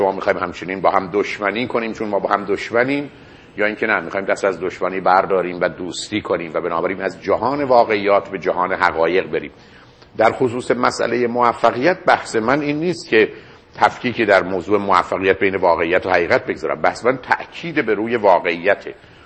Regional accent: Iran; من به عنوان یه ایرانی،

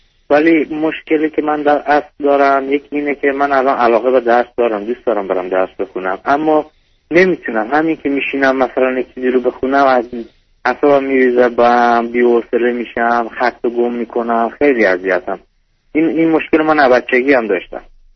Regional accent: Iran; من که از تو ایران به دنیا اومدم، تو ایران بزرگ شدم، ولی به خاطری که اصلیتم افغانیه

